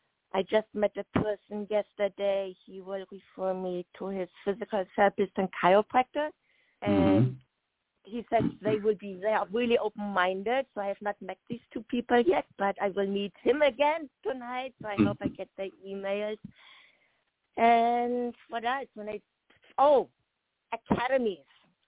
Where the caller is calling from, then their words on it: Monterey, California, United States; Good morning, Greg. … from Monterey, California. A little bit warmer than where you are.